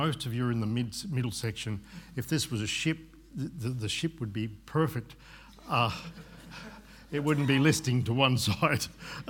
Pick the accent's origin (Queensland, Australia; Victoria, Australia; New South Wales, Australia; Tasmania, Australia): Tasmania, Australia; Holston; I grew up in Holston, on the north coast of Tasmania. I was born 1 month premature, 3 hours after my twin brother